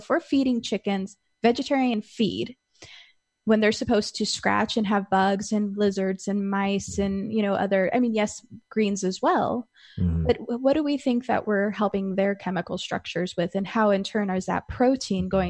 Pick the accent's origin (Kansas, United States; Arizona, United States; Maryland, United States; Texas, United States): Arizona, United States; You know, growing up in Arizona, it's not always able to get in an organic standpoint